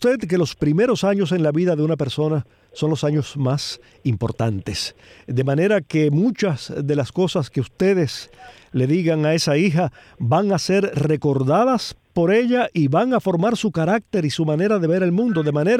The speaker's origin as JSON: {"language": "Spanish", "country": "Cuba", "said": "como algunos cubanos suponemos"}